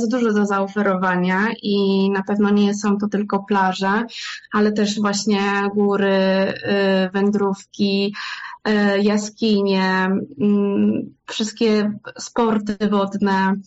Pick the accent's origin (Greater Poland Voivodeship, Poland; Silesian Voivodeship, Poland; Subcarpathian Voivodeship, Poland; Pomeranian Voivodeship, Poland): Greater Poland Voivodeship, Poland; Poznań; moved away; Ja jestem z Poznania.